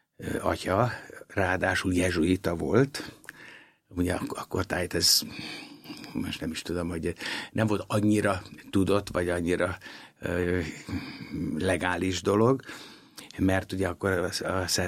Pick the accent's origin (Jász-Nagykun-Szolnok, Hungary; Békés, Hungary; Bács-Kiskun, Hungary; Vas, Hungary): Bács-Kiskun, Hungary; Kiskőrös; akkor már megvetették a lábukat Kiskörösön, és ott születtünk 8-an testvérek, és egy meghatározó család voltunk a nagyközség, aztán később város életében.